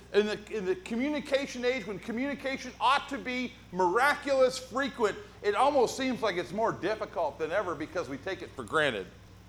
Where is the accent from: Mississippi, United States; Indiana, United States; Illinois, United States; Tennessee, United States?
Indiana, United States; South Bend; born there; also born or lived in Fresno, California / Jamestown, New York / Sacramento, California; I have lived all over the country. I was born in South Bend, Indiana. I moved then to Fresno, California. I moved then to Jamestown, New York. I moved then to Sacramento, California